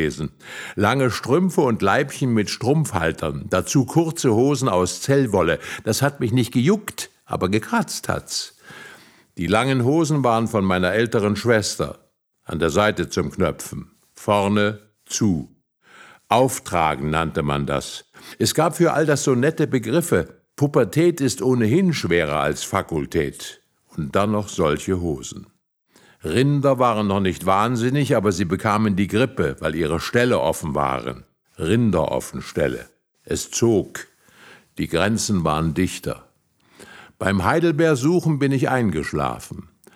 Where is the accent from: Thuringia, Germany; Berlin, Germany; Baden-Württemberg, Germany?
Thuringia, Germany; Eisenberg; born there; Ich bin in Eisenberg im Holzland geboren.